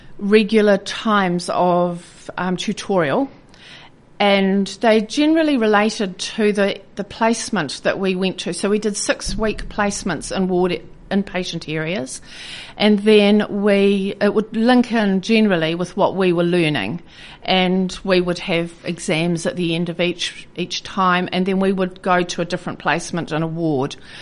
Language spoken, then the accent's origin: English; Wairau, Marlborough, New Zealand; also born or lived in Hunterville; I was born in a little town called Hunterville, and when I was about 8 or 9, we moved to Wairau, and I grew up in Wairau.